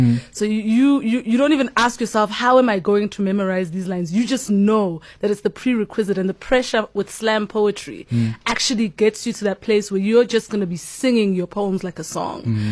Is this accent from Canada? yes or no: no; South Africa; I am a South African writer